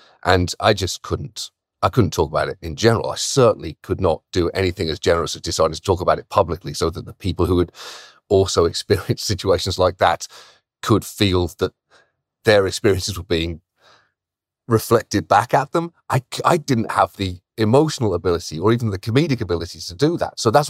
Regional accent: United Kingdom; And for me, look, I'm British, right?

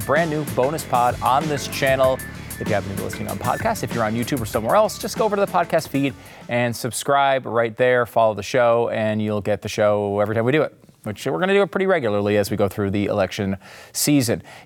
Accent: Northeast, United States; Now, I grew up in the Northeast, okay? I moved here for a reason to Texas because it's warmer.

